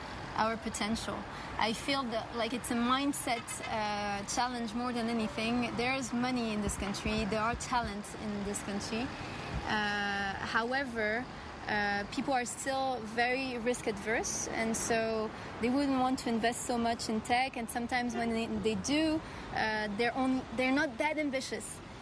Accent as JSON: {"language": "English", "town": "Rabat", "region": "Rabat-Salé-Kénitra", "country": "Morocco", "lives_now": "Casablanca, Morocco", "said": "My new city, I have to say. I'm from Rabat."}